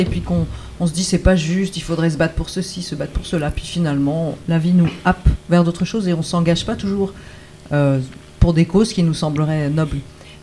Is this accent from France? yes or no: yes; Bourgogne-Franche-Comté, France; En fait, moi je viens de Franche-Comté